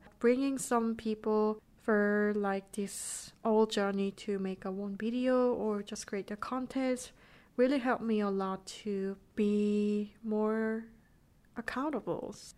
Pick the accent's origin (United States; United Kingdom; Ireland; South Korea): South Korea; English is a second language; because growing up in Korea, I didn't have any chance to write something about my thoughts.